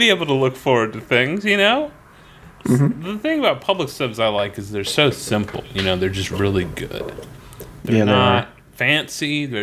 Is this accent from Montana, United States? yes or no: no; Florida, United States; Because when I was a kid growing up in Florida, I would occasionally, my mom would go to the grocery store